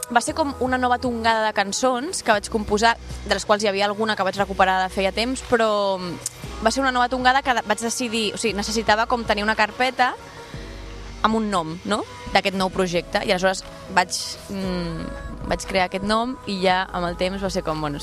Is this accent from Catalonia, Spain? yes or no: yes; Barcelona, Catalonia, Spain; ara estic una miqueta més cap a Gràcia, però realment Sant Gervasi és el meu barri on vaig néixer, la meva parella també, i on estem vivint.